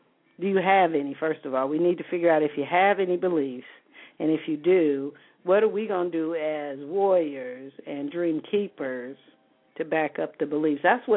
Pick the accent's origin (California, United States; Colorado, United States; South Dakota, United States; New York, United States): California, United States; Los Angeles; I'm not from Sacramento. I'm from L.A.